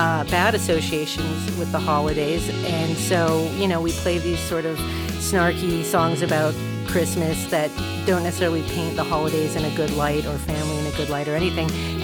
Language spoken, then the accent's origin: English; Canada; born there; I'm Canadian. I was born in Canada. My family's originally from the States. But it comes in handy being a Canadian.